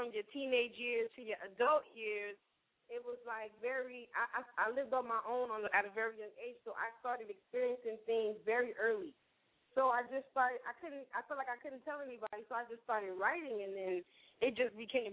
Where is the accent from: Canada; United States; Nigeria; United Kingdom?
United States; Miami, Florida; Miami, Florida.